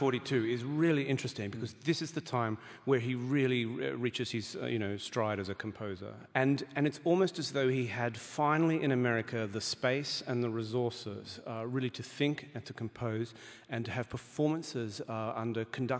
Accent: Australia; growing up in Australia, we didn't hear very much of it.

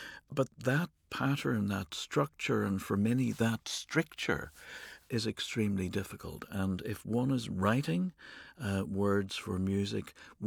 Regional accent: Northern Ireland, United Kingdom; also born or lived in Belfast; the first 35 years of my life were spent in Northern Ireland. I was brought up in County Armagh, then lived for a long time in Belfast.

